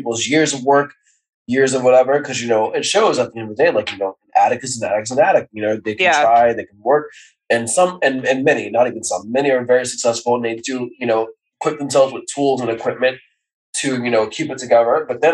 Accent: New York, United States; being from New York, being a New Yorker, I feel like there's a small piece in all of us from that lovely state

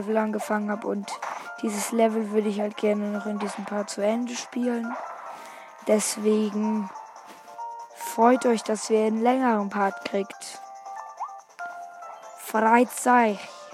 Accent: Germany; Doch, ich komme aus Deutschland.

